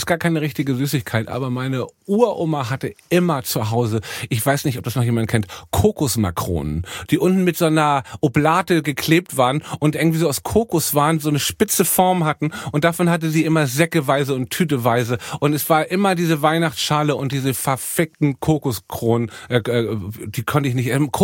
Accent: Hamburg, Germany; Ich komme aus Hamburg, ich liebe Hamburg

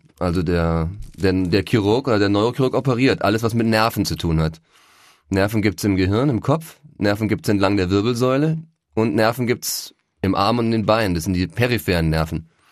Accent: Munich, Bavaria, Germany; So in der, so 18 bis 24 war ich in München, wo ich aufgewachsen bin und wo ich geboren bin.

